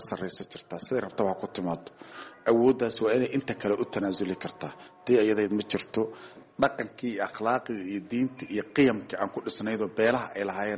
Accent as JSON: {"language": "Somali", "country": "Somalia", "said": "annaka koonfur baan ka imid gadan ka imid"}